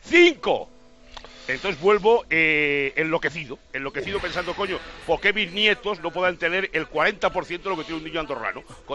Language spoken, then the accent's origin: Spanish; Catalonia, Spain; Te voy a decir como catalán, te voy a decir una cosa.